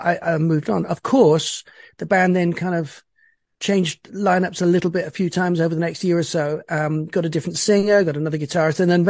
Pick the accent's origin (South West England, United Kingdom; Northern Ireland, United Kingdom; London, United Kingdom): South West England, United Kingdom; Bristol; born there; I was born in Bristol, which is a small town in the west southwest of England.